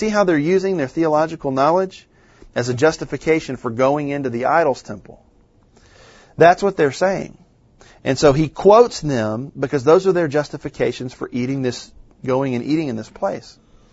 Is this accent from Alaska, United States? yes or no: no; Louisiana, United States; And it was the State Baptist College where I'm from. I'm from Louisiana.